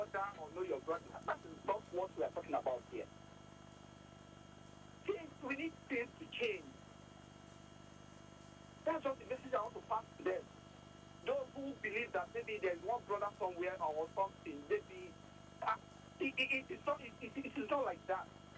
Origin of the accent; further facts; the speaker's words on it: Lagos, Nigeria; See, I grew up in Lagos. I speak Yoruba, I speak Igbo, I speak a little bit of Hausa.